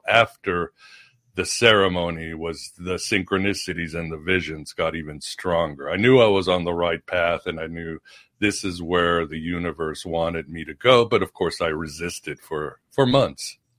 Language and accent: English; Lisbon, Portugal; I was in Portugal. I'm from Lisbon, Portugal. I was born there